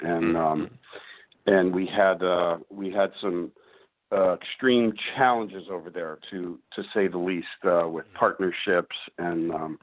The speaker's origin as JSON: {"language": "English", "region": "New York", "country": "United States", "said": "you guys know I'm from New York, and we did our Beach City's ball drop, just like in Times Square"}